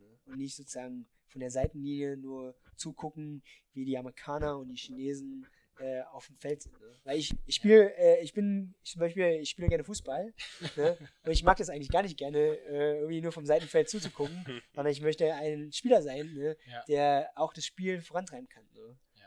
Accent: Germany; Ich möchte in Deutschland mitgestalten. Ich bin ja auch Deutscher und ich möchte das auch gestalten am Ende des Tages.

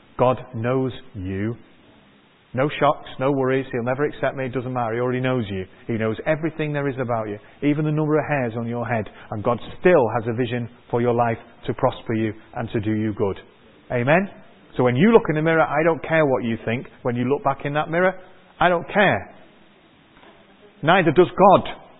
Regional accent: Manchester, North West England, United Kingdom; Now I'm from Manchester and there are vicious rumours about people from Manchester.

